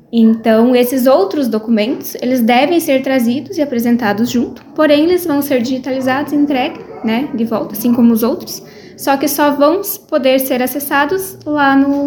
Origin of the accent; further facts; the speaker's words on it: Rio Grande do Sul, Brazil; Eu, por exemplo, sou gaúcha, tenho uma identidade no Rio Grande do Sul e tenho uma identidade aqui